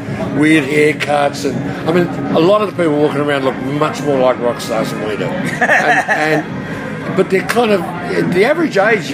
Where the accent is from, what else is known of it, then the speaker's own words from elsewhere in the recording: Australia; I'm Australian.